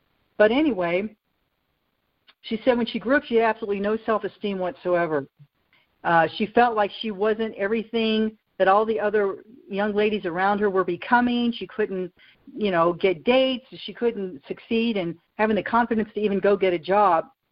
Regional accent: Roanoke, Virginia, United States; I know when I was 16 years old and I grew up in Roanoke, Virginia, just outside of Roanoke, Virginia

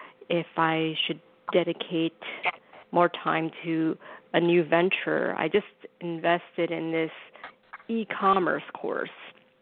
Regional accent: New Jersey, United States; now in New York City, United States; I'm in Manhattan, and I grew up in New Jersey, so I'm a Jersey girl, too.

